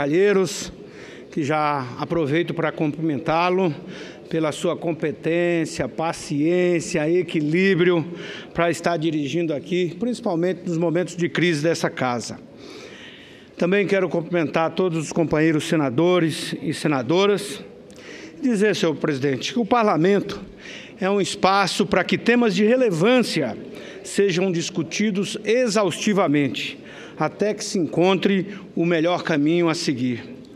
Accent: Mato Grosso, Brazil; o povo de Mato Grosso, minha terra natal

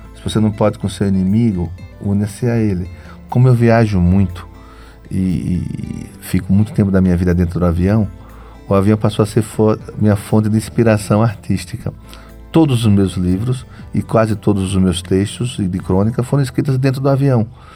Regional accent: Propriá, Sergipe, Brazil; Eu sou de Propriá

